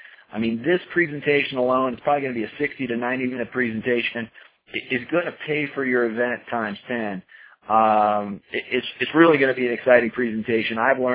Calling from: Colorado, United States; I'm calling in from Colorado tonight.

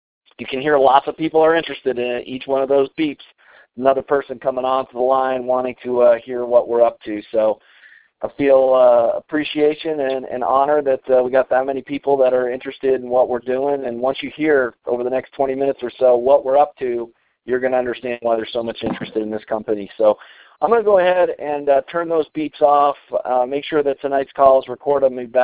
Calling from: Colorado, United States; I'm calling in from Colorado tonight

